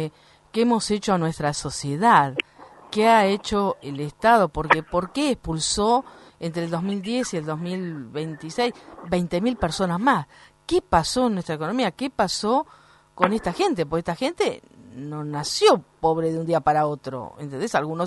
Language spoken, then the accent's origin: Spanish; Argentina; somos propios argentinos